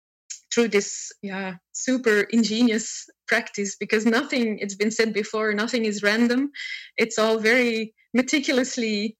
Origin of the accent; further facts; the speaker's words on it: Antwerp, Flanders, Belgium; Hi, Lara. … from Antwerp in Belgium